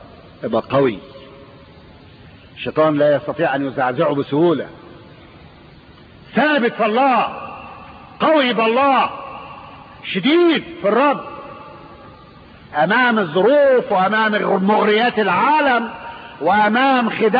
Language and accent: Arabic; Egypt; قبل السد العالي عندنا في مصر كان النيل يجي يغرق البلاد